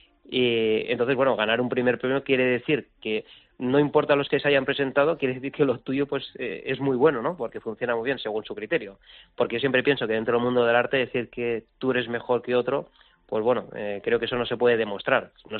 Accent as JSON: {"language": "Spanish", "town": "Villavieja", "region": "Valencian Community", "country": "Spain", "tie": "born or raised there", "said": "desde pequeñito, y desde aquí, desde mi pueblo, al cual yo quiero muchísimo porque Villavieja es donde yo nací."}